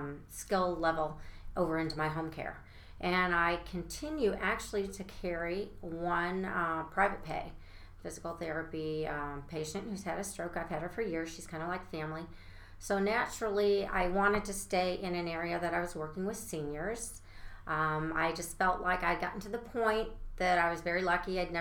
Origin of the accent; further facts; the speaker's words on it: Chicago, Illinois, United States; I'm actually not a native Texan. I am from the Chicago area, and my background is actually in physical therapy.